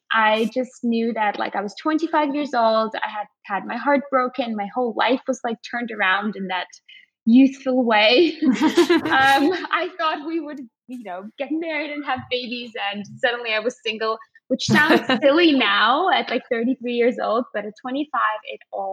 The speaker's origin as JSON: {"language": "English", "region": "Saint Petersburg", "country": "Russia", "tie": "born or raised there", "said": "So basically I grew up in Russia in St. Petersburg."}